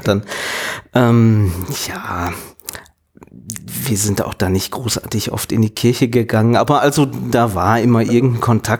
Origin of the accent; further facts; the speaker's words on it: Oberhausen, North Rhine-Westphalia, Germany; ich komme aus Oberhausen, bin jetzt 37 Jahre alt und seit 2010 bin ich bei den Kapuzinern.